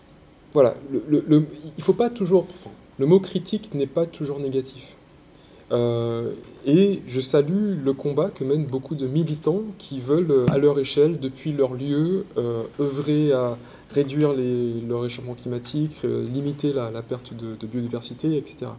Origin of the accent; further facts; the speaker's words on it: Martinique; Donc moi, je suis martiniquais, j'ai grandi en Martinique